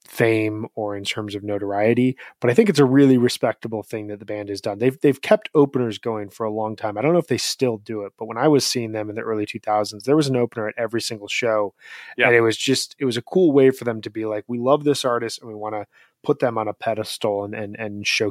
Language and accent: English; Illinois, United States; I grew up in Illinois, and every time I go to Michigan, I'm like, my God, this is just such a beautiful state